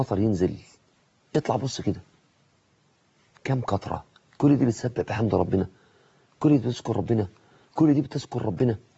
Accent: Mansoura, Dakahlia, Egypt; في عندنا في المنصورة حديقة بسيطة قوي

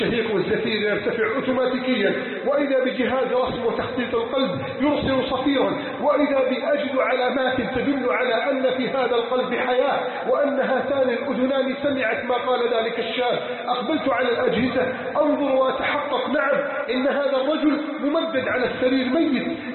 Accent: Egypt; اللهم احفظ بلدنا مصر

